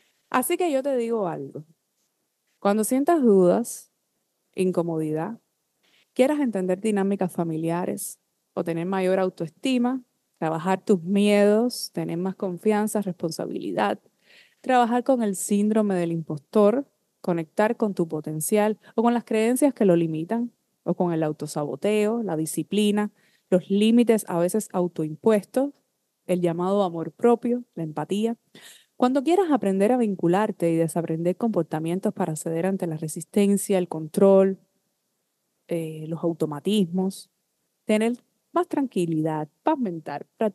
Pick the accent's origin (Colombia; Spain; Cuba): Cuba; moved away; logré expandir todo esto también fuera de mi país natal, de Cuba.